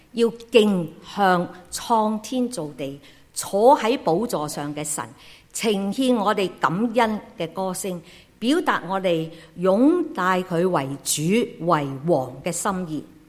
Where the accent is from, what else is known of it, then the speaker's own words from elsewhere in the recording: Hong Kong; 我好记得小时候在香港